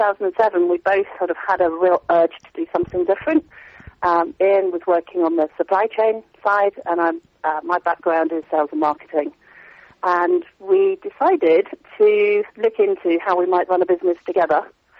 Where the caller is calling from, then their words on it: Bridgnorth, West Midlands, United Kingdom; I'm calling you from Bridge North, which is in the heart of Shropshire, near Shrewsbury.